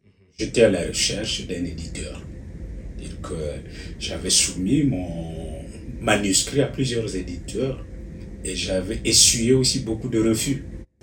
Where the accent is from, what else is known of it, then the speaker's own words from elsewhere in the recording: Republic of the Congo; moved away as an adult; also born or lived in France; now in Winnipeg, Canada; donc ça fait 11 ans que je suis au Canada. Je suis originaire de la République du Congo. Mais avant d'arriver au Canada, j'ai séjourné en France où j'ai parfait mes études universitaires